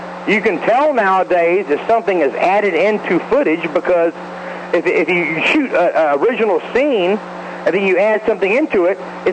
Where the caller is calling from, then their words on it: Atlanta, Georgia, United States; in Atlanta.